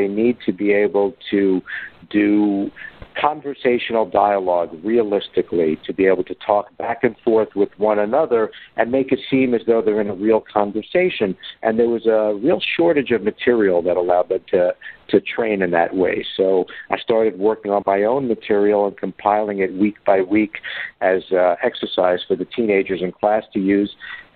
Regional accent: New York City, New York, United States; I've known since I was a little itty-bitty tyke growing up in the Bronx, New York, since I was about 4 or 5 years old.

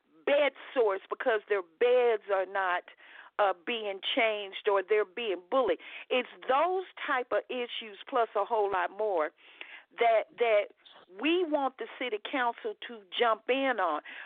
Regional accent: Dallas, Texas, United States; But in growing up in South Dallas

